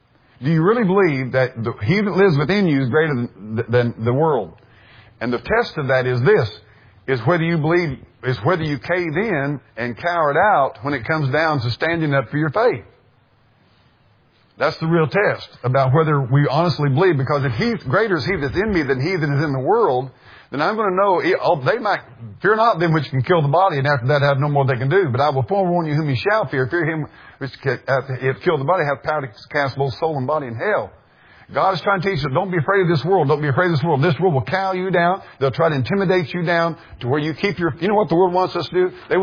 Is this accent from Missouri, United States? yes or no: yes; Norwood, Missouri, United States; I grew up down in South of Norwood, and I'm telling you something, I didn't know there was anything. I thought if you got past Mountain Grove, man alive, you're getting in another state, man.